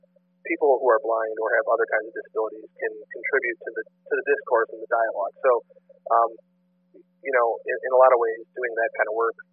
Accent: Midwest, United States; because I am from the Midwest.

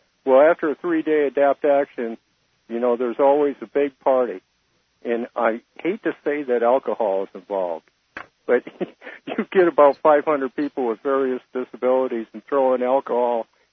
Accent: Michigan, United States; No, I grew up in Michigan. I've been in Michigan since about 2001.

